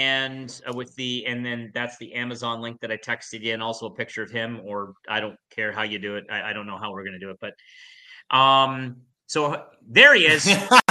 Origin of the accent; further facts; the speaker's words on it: Canada; come on. We're Canadian. Let's go.